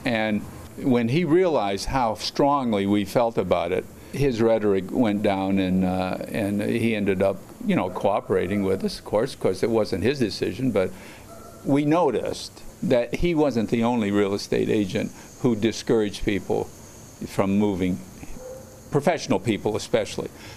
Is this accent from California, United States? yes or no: no; Detroit, Michigan, United States; I'm from Detroit. Both my wife and I met and married in Detroit area.